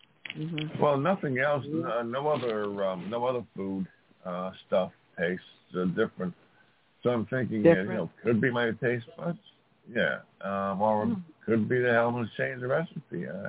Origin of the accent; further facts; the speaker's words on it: South Africa; No, when we first started, yes. I said, hello, I'm from South Africa.